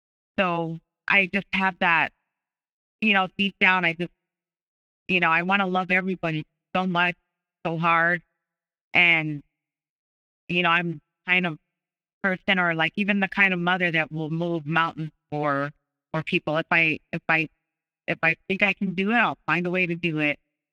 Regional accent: Arizona, United States; I grew up in Southern Arizona. I was extremely lucky to grow up in a two-parent household.

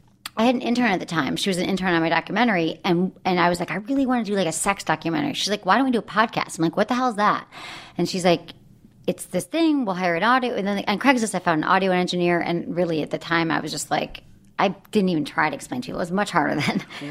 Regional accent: Michigan, United States; Michigan.

